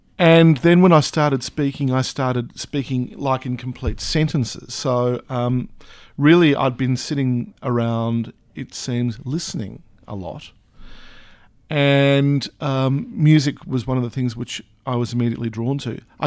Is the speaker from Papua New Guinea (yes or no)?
yes; Papua New Guinea; I am from New Guinea.